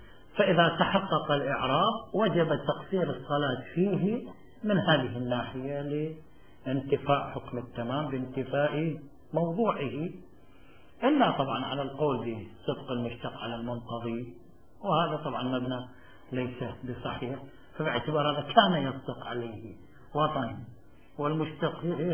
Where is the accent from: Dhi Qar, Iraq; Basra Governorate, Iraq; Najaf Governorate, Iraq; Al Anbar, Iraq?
Najaf Governorate, Iraq; Najaf; also born or lived in Baghdad; أنا كنت أنا ابن النجف ولست في النجف، ثم انتقلنا إلى بغداد في فترة ما